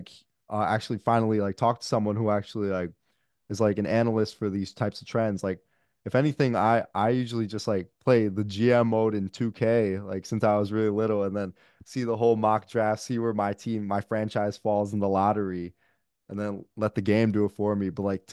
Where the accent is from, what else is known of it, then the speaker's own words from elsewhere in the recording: New York, United States; I want like the New York to finally get a championship one day since I'm from New York.